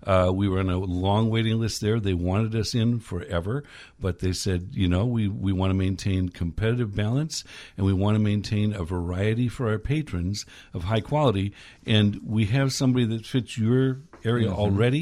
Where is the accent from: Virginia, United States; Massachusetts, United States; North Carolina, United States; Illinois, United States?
Illinois, United States; even though we grew up in McHenry County, we lived just a couple of minutes from the Kenosha County Fairgrounds, and that was pretty much our family fair.